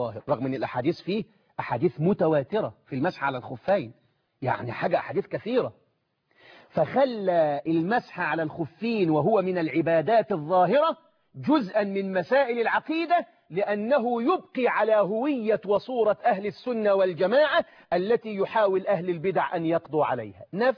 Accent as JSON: {"language": "Arabic", "country": "Egypt", "said": "وياريت يبقى المشروع ده عندنا في مصر"}